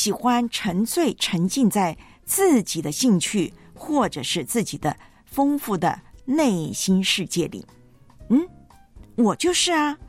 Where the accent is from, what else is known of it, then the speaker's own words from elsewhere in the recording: Taiwan; 因为我老家呢，台湾啊，这个馒头真是花样百出